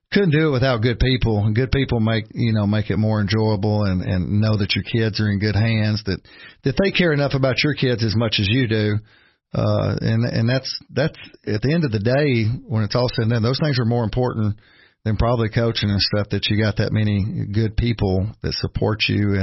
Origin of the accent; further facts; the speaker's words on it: Smithville, Tennessee, United States; Went to high school at DeKalb. And every time when I tell people, I was from Smithville, they'd always think Carthage.